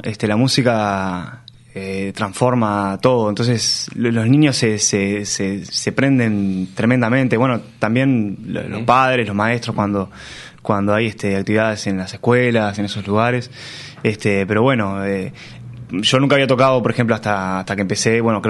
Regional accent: La Paz, Canelones, Uruguay; Yo soy de La Paz, sí.

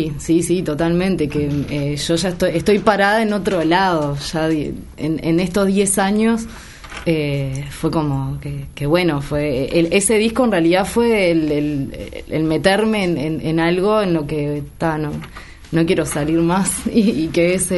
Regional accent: Las Piedras, Canelones, Uruguay; yo soy de Las Piedras

